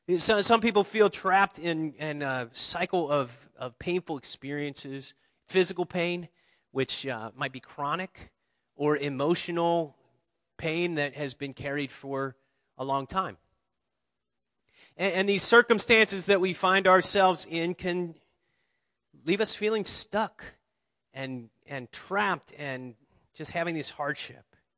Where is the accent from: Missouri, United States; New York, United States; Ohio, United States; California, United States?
Ohio, United States; I remember growing up in Ohio, this time of year, the outdoors looked pretty bleak.